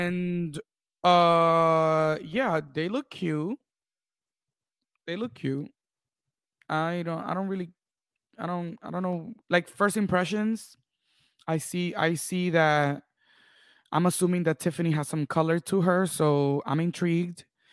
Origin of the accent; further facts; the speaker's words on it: New Jersey, United States; I'm from Jersey, and I still, there's, you know, when it comes to the Real Housewives of New Jersey cast